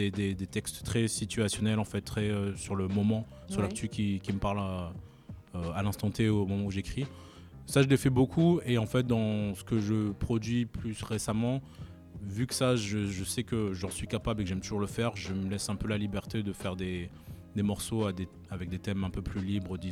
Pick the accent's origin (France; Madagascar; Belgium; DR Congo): Madagascar; Il y avait … aussi, parce que moi je viens de Madagascar.